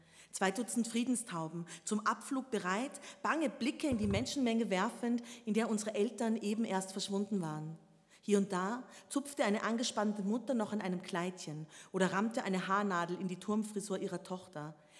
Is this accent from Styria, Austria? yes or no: no; Tyrol, Austria; Und die sind eben am Wilden Kaiser, am Kalkstein und am Kitzbüheler Horn.